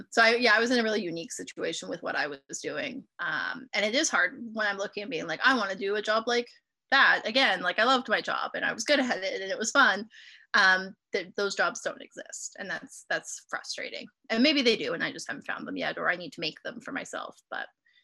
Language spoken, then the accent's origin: English; Alberta, Canada; I'm from Alberta originally.